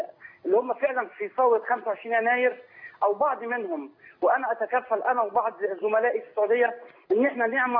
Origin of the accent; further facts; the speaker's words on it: Egypt; now in Saudi Arabia; انا بكلمك من السعوديه وبقول لك ان احنا مش موجودين في مصر لكن قلوبنا معاكم وقلوبنا مع كل المصريين.